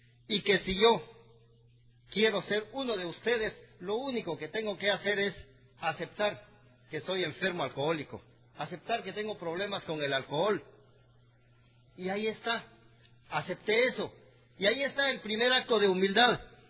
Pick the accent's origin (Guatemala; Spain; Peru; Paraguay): Guatemala; Cobán, Alta Verapaz; now in San Diego, United States; Soy de Guatemala. Y vieras el problema que tengo con el lenguaje.